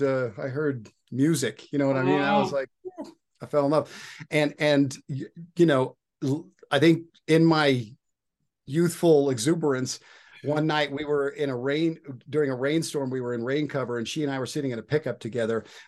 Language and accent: English; Wyoming, United States; I grew up in Wyoming, so I grew up, you know, riding horses, doing those things